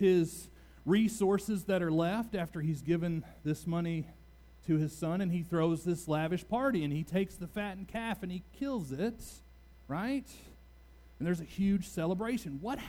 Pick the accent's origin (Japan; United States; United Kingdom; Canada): United States; Louisville, Kentucky; I grew up in Louisville, so that's what we did.